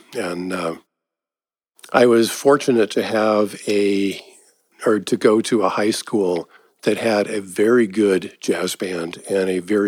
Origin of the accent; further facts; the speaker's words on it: Arizona, United States; also born or lived in Portland; I was born in Portland, but my family moved to Arizona right after I was born.